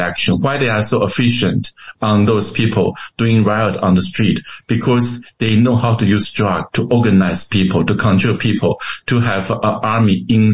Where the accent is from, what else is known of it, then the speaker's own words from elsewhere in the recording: Taiwan; born there; English is a second language; because I was born in Taiwan, the part of Chinese